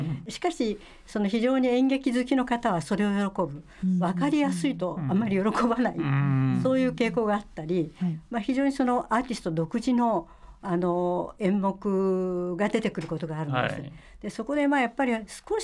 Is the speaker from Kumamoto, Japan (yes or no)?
no; Bunkyo, Tokyo, Japan; born there; now in Setagaya, Japan; 私生まれは文京区の本郷なんですけれども、出入りはありましたが